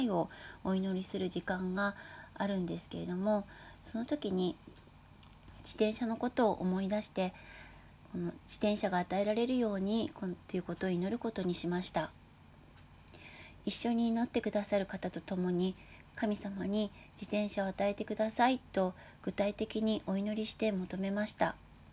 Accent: Fukushima, Japan; moved away as an adult; 私が実家のある福島から一人上京して東京で生活をし始めた時のことです。

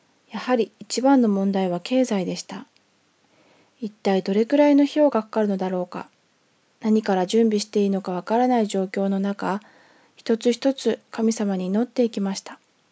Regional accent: Fukuoka, Japan; moved away as an adult; also born or lived in Miyazaki / Nagasaki; now in Tokyo, Japan; 私たち夫婦はどちらも福岡出身で、結婚してから宮崎に1年、それから長崎に6年住んでいました。九州から出たことのない私でしたが、主人の仕事の関係で東京に引っ越すことが決まったのです。

